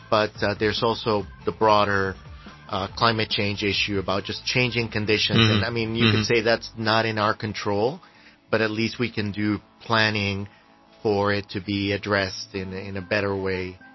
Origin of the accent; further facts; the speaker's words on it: Costa Rica; in my country, I come from Costa Rica